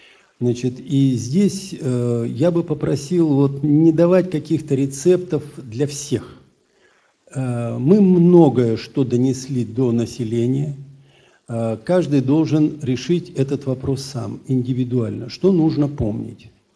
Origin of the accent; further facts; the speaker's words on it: Siberia, Russia; мы же сибиряки, я справлюсь, я здоровый